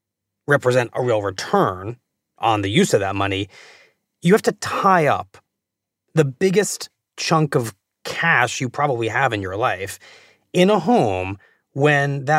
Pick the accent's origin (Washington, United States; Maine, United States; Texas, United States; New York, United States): New York, United States; I am a homeowner and I'm a New Yorker.